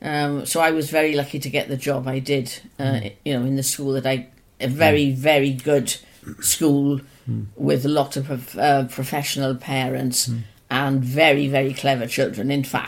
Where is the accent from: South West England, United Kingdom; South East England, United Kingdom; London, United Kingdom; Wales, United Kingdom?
Wales, United Kingdom; Swansea; I was actually born in Gower in a huge mansion called Stout Hall. So although I was born in Gower, I wasn't raised in Gower. And I've lived in Swansea all my life, apart from 3 years in training college in Cardiff.